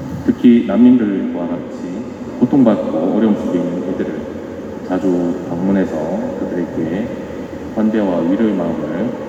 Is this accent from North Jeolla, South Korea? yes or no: no; Daegu, South Korea; 그래서 다른 한국 시민들, 저희 대구 시민들은 왔다고, 됐다고 자랑하더라고요